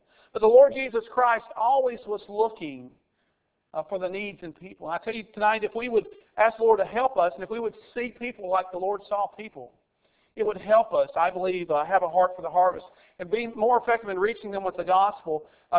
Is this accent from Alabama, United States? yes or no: yes; Tuscumbia, Alabama, United States; also born or lived in North Dakota; I was born in North Dakota but raised in Alabama. Tuscumbia, Alabama. That's the birthplace of Helen Keller.